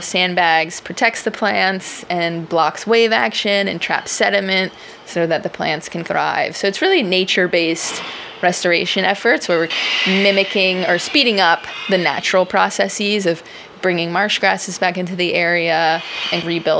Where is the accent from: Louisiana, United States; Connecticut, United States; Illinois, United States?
Louisiana, United States; Carencro; I'm from Cairn Crow, Louisiana. It's right outside of Lafayette. And just growing up in South Louisiana